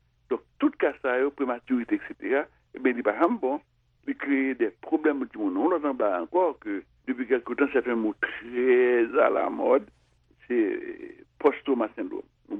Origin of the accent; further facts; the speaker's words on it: Haiti; French is a second language; je suis dans le pays caribéen, c'est-à-dire que je suis haïtien